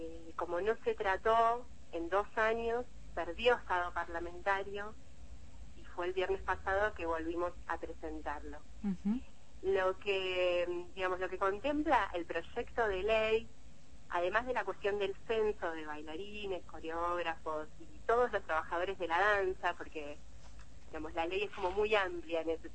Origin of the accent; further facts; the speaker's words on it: La Plata, Buenos Aires Province, Argentina; now in Buenos Aires, Argentina; yo soy bailarina, actualmente vivo en Buenos Aires, pero soy de La Plata.